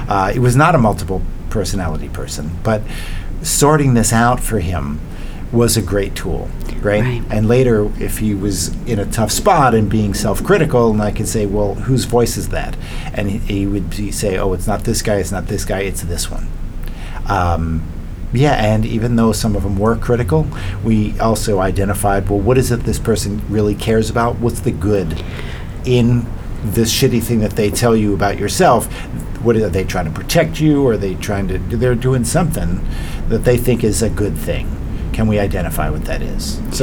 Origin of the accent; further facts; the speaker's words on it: Philadelphia, Pennsylvania, United States; accent: Philadelphia; I don't have my awful Philadelphia accent. I've expunged it.